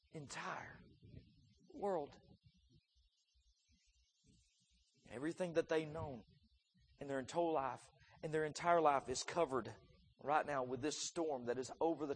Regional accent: Sneed, Alabama, United States; His parents owned a trucking company there where I grew up in Sneed, Alabama.

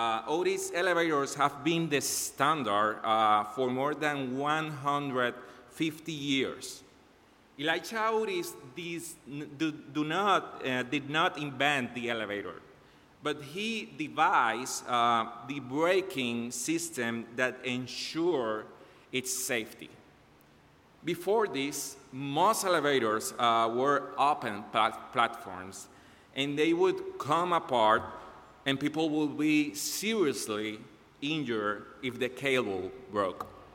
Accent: Puerto Rico; I am from Puerto Rico. I am a pastoral intern here

